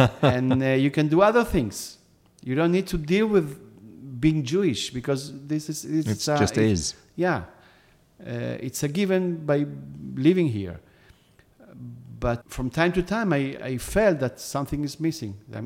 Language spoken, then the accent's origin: English; Argentina; now in Israel; that I grew up with in Argentina, in camps, and I came to Israel and I saw different things